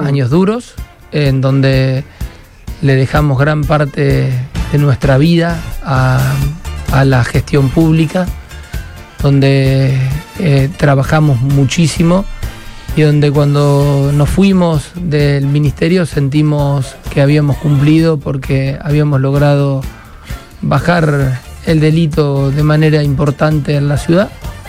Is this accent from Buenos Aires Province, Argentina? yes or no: no; Hugues, Santa Fe, Argentina; moved away as an adult; De un pueblo del sur de la provincia de Santa Fe. Me vine a estudiar a los 19 años.